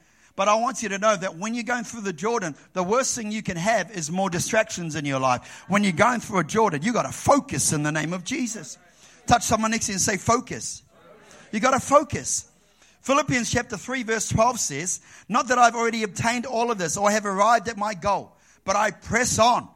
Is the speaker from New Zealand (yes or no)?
yes; New Zealand; You know, I grew up in New Zealand.